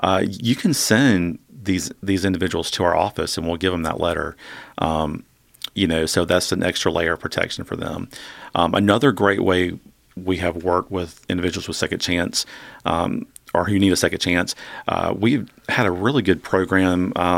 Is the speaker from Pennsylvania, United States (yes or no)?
no; Lake City, South Carolina, United States; also born or lived in Myrtle Beach; growing up, I grew up in Lake City. I did live in Myrtle Beach for a while, but most of my life has been in the Lake City area.